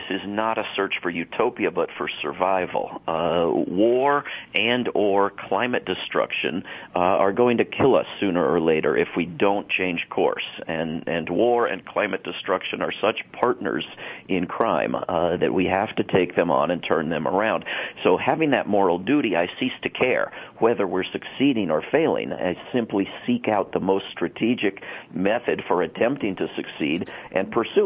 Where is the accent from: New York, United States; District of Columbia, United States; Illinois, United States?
District of Columbia, United States; Washington; and I grew up in the Washington, D.C. area